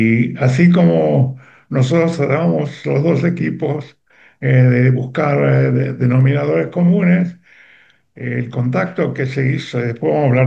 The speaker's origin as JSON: {"language": "Spanish", "region": "Buenos Aires", "country": "Argentina", "tie": "born or raised there", "said": "estoy súper contento de estar de vuelta en mi tierra natal y mi ciudad natal, Buenos Aires."}